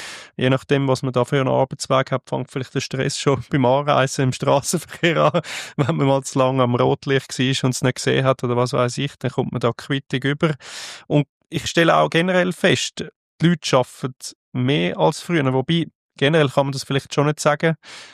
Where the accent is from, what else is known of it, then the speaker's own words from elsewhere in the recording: Switzerland; Gut, das sehen wir dann als Schweizer vielleicht eher wieder ein bisschen negativ.